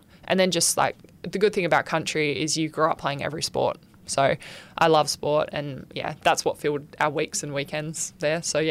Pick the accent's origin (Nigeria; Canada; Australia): Australia; Kalgoorlie, Western Australia; I was always like, I'm never moving to Perth. It's too big. I hate it. I'm never doing it. I love Kalgoorlie.